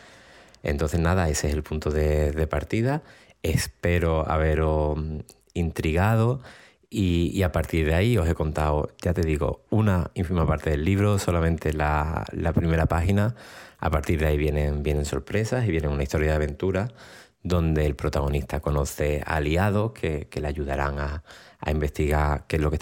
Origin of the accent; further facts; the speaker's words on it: Cádiz, Andalusia, Spain; Yo vengo os he dicho de Cádiz